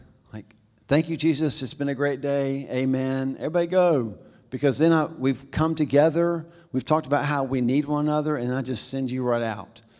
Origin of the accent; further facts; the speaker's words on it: Albemarle, North Carolina, United States; I'm from Albemarle, right? There's no waiting in Albemarle for anything, pretty much.